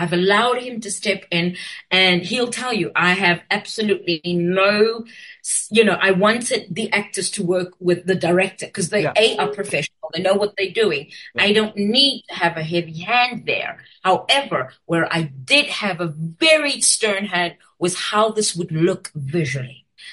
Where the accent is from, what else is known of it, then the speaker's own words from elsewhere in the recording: South Africa; I'm South African. My country needed me, and I needed to come home and write the stories that needed writing.